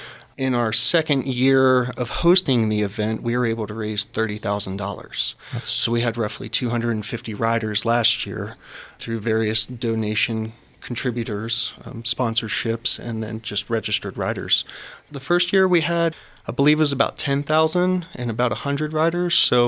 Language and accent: English; the South, United States; My wife and I moved out here from Huntsville, Alabama. So we're from the South.